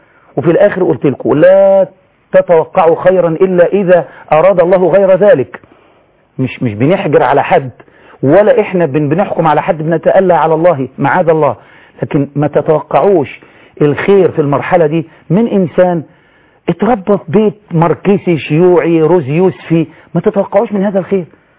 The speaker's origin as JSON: {"language": "Arabic", "country": "Egypt", "said": "كمصريين محترمين"}